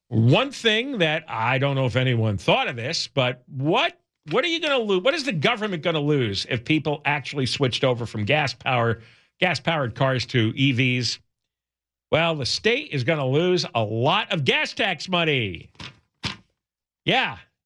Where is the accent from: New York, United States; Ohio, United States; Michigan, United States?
New York, United States; New York City; now in Los Angeles, United States; And I grew up in the New York City area, and there were a lot of good reporters